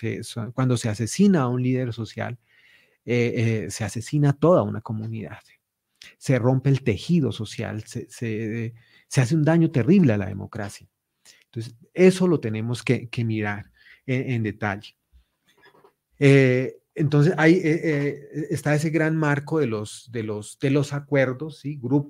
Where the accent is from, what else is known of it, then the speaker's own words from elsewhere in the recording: Colombia; nosotros como sociedad colombiana